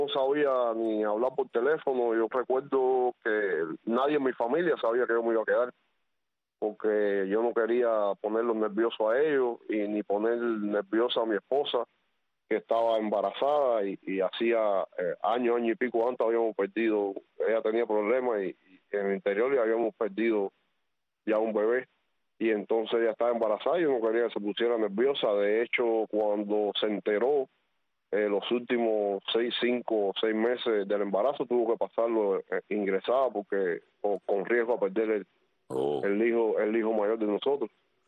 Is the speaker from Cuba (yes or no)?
yes; Cuba; moved away; yo me recuerdo exacto, salimos de Cuba un 7 de julio del 93 y pasábamos por Miami el 7 de julio.